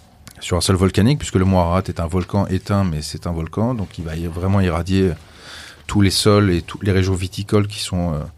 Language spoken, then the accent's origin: French; France; Ouais, d'être en vérité français épicurien, en fait.